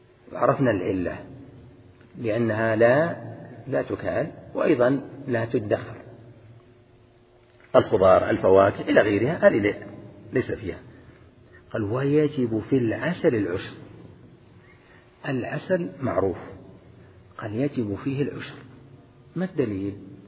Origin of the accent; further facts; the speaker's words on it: Al-Qassim, Saudi Arabia; على اختلاف أنواع التمر المشهور عندنا في القصيم